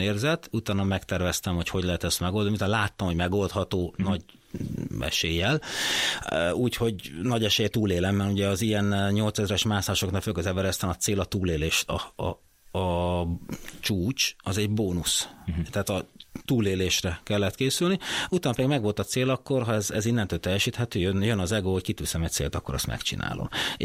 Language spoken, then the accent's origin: Hungarian; Hungary; amikor úgy meg magyar is vagyok, úgy hogy micsoda, hogy mi magyar alkalmatlanok